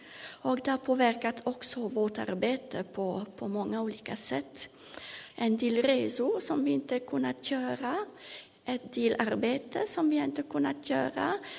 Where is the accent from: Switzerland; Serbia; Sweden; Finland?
Switzerland; now in France; Jag kommer från Schweiz